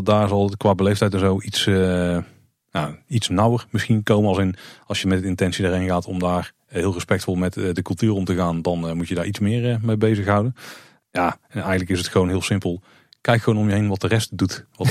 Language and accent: Dutch; Netherlands; Die prijs-kwaliteit-verhouding houden we als Hollanders toch in de gaten.